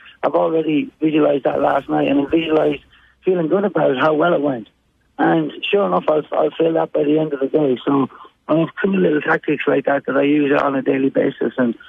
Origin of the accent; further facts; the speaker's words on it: Ireland; I love that I grew up in Ireland.